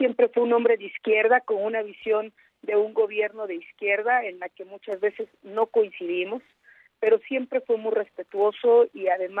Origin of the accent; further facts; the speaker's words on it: Puebla, Mexico; por eso hago votos para que nosotros como poblanas y poblanos tengamos la generosidad en la clase política